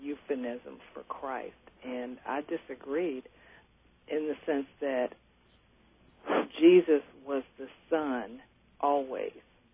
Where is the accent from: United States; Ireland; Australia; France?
United States; Detroit, Michigan; But Michigan is not. I'm from Detroit originally.